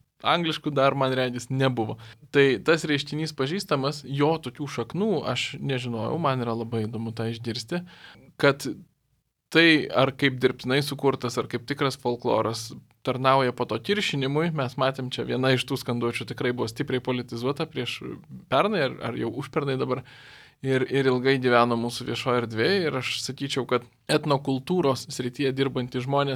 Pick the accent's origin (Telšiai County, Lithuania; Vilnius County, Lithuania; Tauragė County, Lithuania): Vilnius County, Lithuania; Vilnius; Aš augau jau nepriklausomybę kūrusioje Lietuvoje, Vilniuje. Ir mes irgi turėjom labiau rusakalbius, labiau lietuviškai kalbančius kiemus. Aš, pavyzdžiui, nepramokau rusų kalbos. Manau labiausiai todėl, kad užaugau lietuviškai kalbančiam kieme.